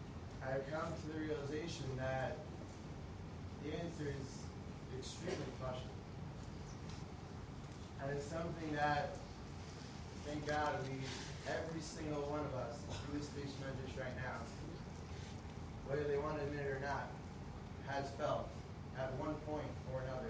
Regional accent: Woodmere, New York, United States; After every single one of them, I returned back to my hometown of Woodmere, New York.

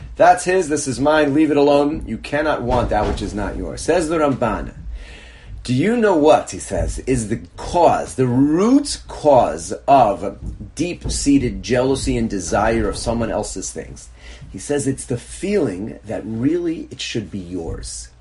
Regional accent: Northeast, United States; This is my first experience down south. I grew up in the Northeast

